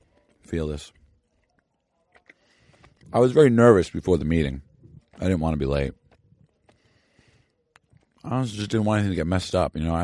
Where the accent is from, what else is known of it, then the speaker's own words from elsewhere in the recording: California, United States; We've got Brian and I from the South, and I'm from the SoCal.